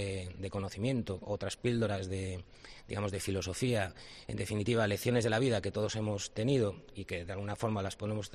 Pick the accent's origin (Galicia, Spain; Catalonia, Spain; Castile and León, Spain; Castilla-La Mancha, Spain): Galicia, Spain; Ferrol; me he dado cuenta que están aquí, en mi tierra, y que ya en Ferrol, que es un sitio, un territorio con agua, hay Okonawas